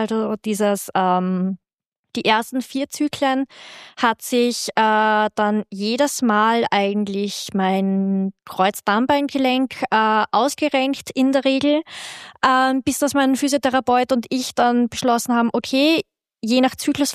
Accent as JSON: {"language": "German", "country": "Austria", "moved": "as an adult", "said": "bei uns in Österreich"}